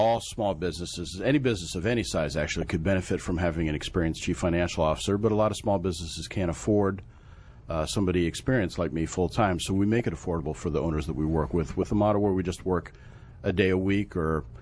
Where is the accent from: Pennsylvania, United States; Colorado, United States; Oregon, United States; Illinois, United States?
Pennsylvania, United States; Levittown; So I grew up in a little town called Levittown, Pennsylvania.